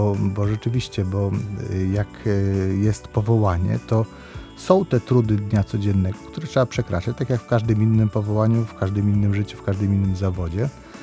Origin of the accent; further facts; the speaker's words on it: Gdańsk, Pomeranian Voivodeship, Poland; bo tu jestem z Brzeźna, także to tutaj trudno, żebym nie miał ulubionych miejsc